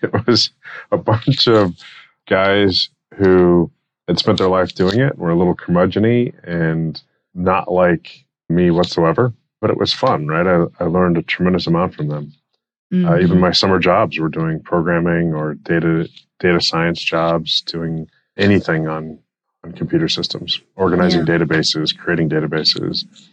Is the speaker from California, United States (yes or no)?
no; Wyoming, United States; But by the time I was at junior high, we settled in Wyoming. So I grew up in the Wild West.